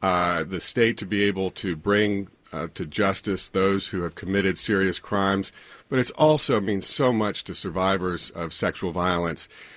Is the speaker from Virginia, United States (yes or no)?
yes; Virginia, United States; When I grew up in Loudoun County, you know, we've been talking a lot about the politics of Loudoun County